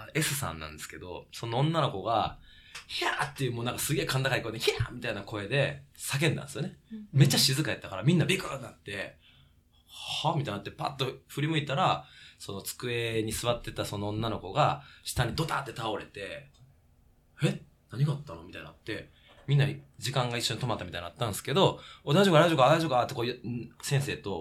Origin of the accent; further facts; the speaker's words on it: Kyoto, Japan; 僕京都出身なんですけど